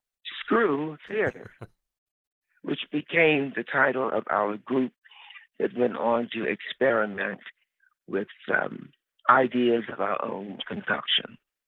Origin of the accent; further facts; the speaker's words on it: Baltimore, Maryland, United States; moved away as an adult; growing up in Baltimore, Maryland, I was aware of it. This is before I went away to go to college and before I lived as a Chicago actor and before I arrived in New York in 1973